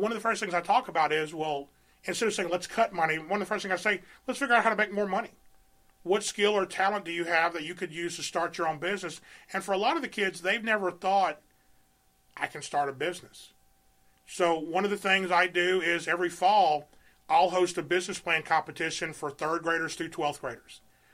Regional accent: Mississippi, United States; I came from Mississippi in college.

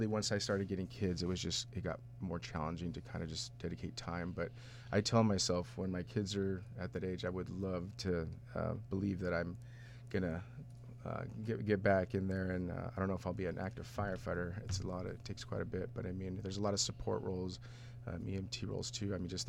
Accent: California, United States; I grew up in California most of my life.

